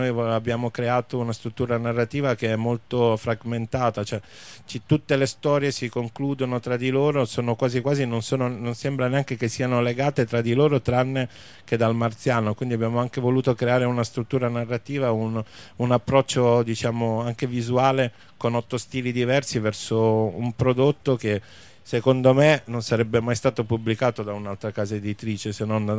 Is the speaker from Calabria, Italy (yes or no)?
no; Ferrara, Emilia-Romagna, Italy; now in Rome, Italy; io sto al Pigneto, quindi la periferia non la conosco tanto. Sono di Ferrara, quindi sono un provinciale di quelli che hanno 40 chilometri di pianura.